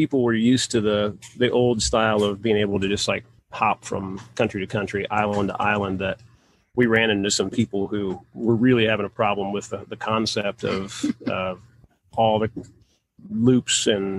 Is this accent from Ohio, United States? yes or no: yes; Ohio, United States; We're from Ohio, and we met sailing on a small lake in Ohio, racing boats, 25-foot, roughly, cruiser boats